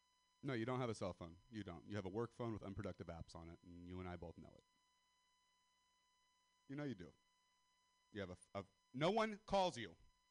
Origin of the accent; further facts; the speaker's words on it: Stockton, California, United States; I'm white. I'm from the Central Valley, California. I'm not from Stockton for nothing.